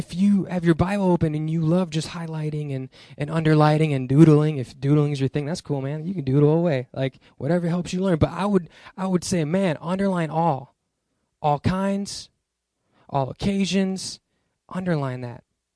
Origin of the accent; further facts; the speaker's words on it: Ohio, United States; born there; I was born in Ohio, and I was a middle child.